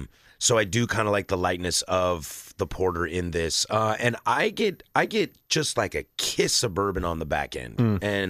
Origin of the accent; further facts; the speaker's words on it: Pacific Northwest, United States; I'm from the Northwest, dude. We're passive. We don't tell you to your face.